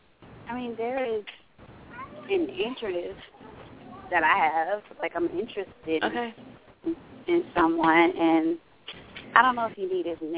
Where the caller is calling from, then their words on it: Florida, United States; I'm calling from Florida.